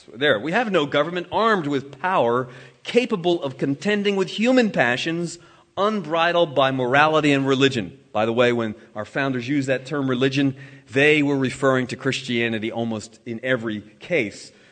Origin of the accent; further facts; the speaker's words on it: Maryland, United States; In my home state of Maryland